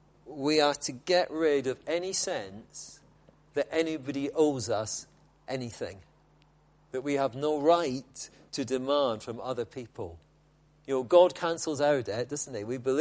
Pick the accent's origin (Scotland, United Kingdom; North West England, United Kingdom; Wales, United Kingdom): Scotland, United Kingdom; I was brought up in Scotland, where that's how they say the Lord's Prayer.